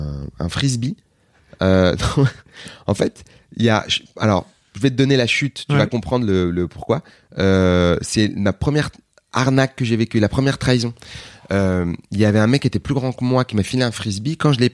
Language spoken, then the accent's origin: French; Aubervilliers, Île-de-France, France; Ça, c'était un peu le climat de mon enfance à Aubervilliers. Mais je suis très content. Enfin, j'habite toujours à Aubervilliers.